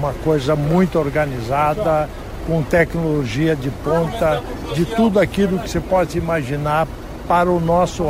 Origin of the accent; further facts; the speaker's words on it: Não-Me-Toque, Rio Grande do Sul, Brazil; born there; Estou aqui em Não Me Toque, por sinal, a cidade onde eu nasci, muito feliz.